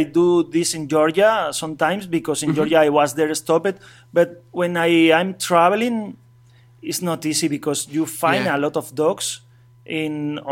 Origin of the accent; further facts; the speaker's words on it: Spain; English is a second language; I want to say Spain, because okay, I'm from Spain